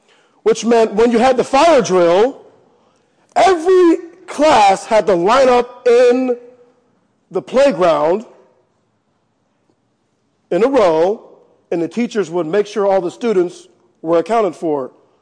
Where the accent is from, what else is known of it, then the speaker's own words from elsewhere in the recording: Walnut Creek, California, United States; I grew up in Walnut Creek. I didn't look like everybody else growing up in Walnut Creek. Didn't sound like everybody else growing up in Walnut Creek.